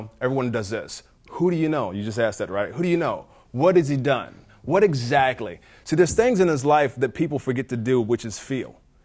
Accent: Kentucky, United States; I grew up in, I was born in Kentucky.

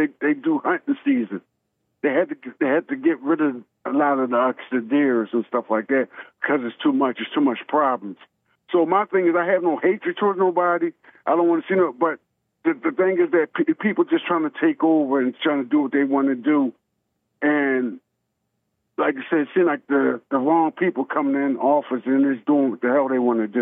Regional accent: Florida, United States; also born or lived in Philadelphia, Pennsylvania; I was born in Philadelphia. My mom brought me down to Florida when I was 2 years old, me, my brothers, and my sisters.

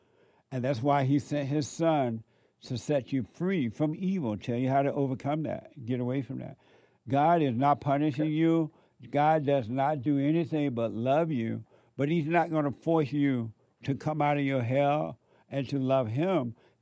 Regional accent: Alabama, United States; We grew up together down in Alabama.

